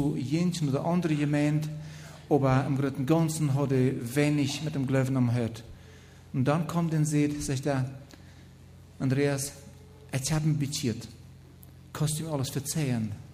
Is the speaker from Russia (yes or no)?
yes; Russia; now in Germany; Ich komme aus Deutschland. Ursprünglich bin ich aus Russland gewandert. Vielleicht probiert meine Person. Ich bin 55 Jahre alt.